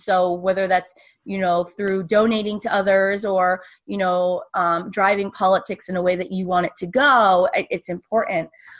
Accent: Spain; born there; English is a second language; I'm Latina and I was born in Spain. So English is my second language.

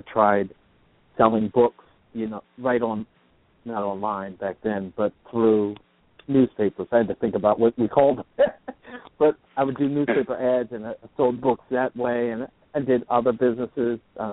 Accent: Philadelphia, Pennsylvania, United States; now in New Jersey, United States; Well, I grew up in Philadelphia, and I lived in Philadelphia for the first 24 years of my life. Moved out briefly into New Jersey, actually, to go to school at DeVry Tech. Moved back home to Philadelphia

